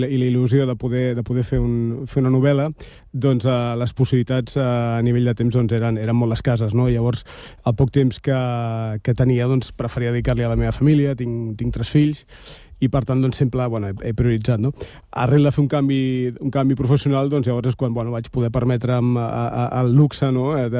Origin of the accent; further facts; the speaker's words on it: Badalona, Catalonia, Spain; els que som de Badalona sempre ens han passat una mica això